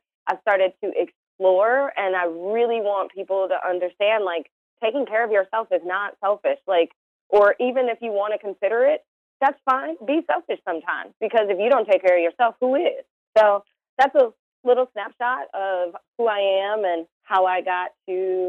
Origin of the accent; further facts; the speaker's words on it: Detroit, Michigan, United States; So I'm originally from Detroit, so definitely from the Midwest, where hard work is what it's all about.